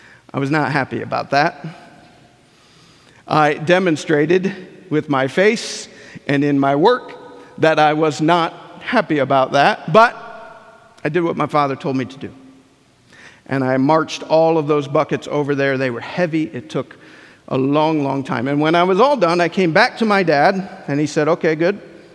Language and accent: English; Ohio, United States; also born or lived in Mequon, Wisconsin; Summer of my fourth grade year, we moved from Mequon, Wisconsin, right outside of Milwaukee, to the home that I consider home, where we grew up in southern Ohio near Lancaster.